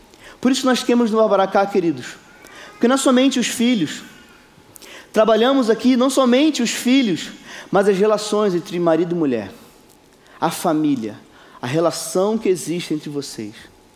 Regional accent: Macaé, Rio de Janeiro, Brazil; also born or lived in Magé; Eu sou de Macaé, nasci na cidade de Magé.

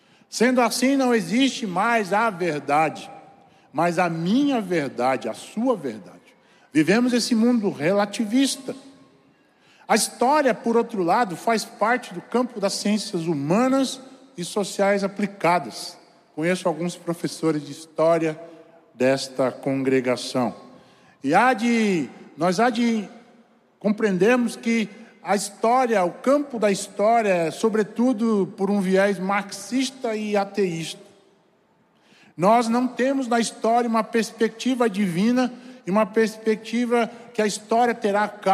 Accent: São Paulo, Brazil; born there; now in Ceará, Brazil; eu sou paulista de nascimento, conterrâneo do pastor Armando, e talvez mais alguns paulistas aqui entre nós, mas sou cearense de coração, já há 15 anos aqui

